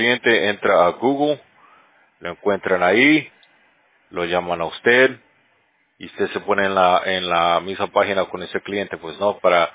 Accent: Bolivia; yo soy de Bolivia

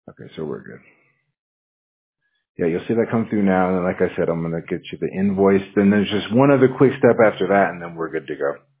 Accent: Washington, United States; I'm actually from Washington State, so I'm used to the cold, right?

